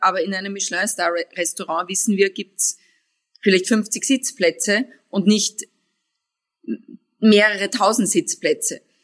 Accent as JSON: {"language": "German", "country": "Austria", "said": "ihr habt mich geholt als Österreicherin"}